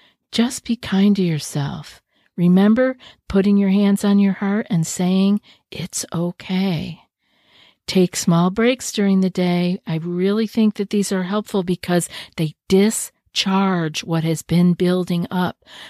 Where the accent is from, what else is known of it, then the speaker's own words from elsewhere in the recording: New York, United States; I know when I first moved here, I was from New York.